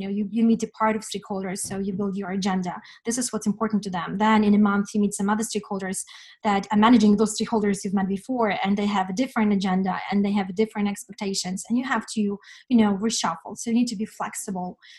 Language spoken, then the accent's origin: English; Ukraine; So I'm kind of a revolutionary person, that because I come from Ukraine, I guess.